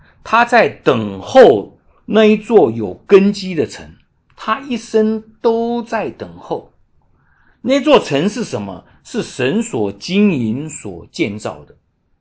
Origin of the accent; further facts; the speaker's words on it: Taiwan; 以前我小的时候在台湾呢，是信拜佛的呢